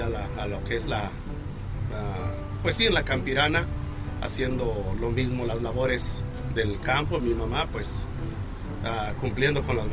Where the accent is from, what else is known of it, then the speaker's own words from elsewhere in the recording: Encarnación de Díaz, Jalisco, Mexico; Jalisco. Soy de La Chona, Jalisco, exacto.